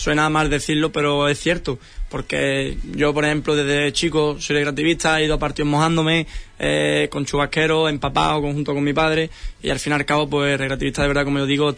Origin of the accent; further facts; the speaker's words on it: Huelva, Andalusia, Spain; soy de Huelva, me gusta también el Recre, es el equipo mío de mi ciudad.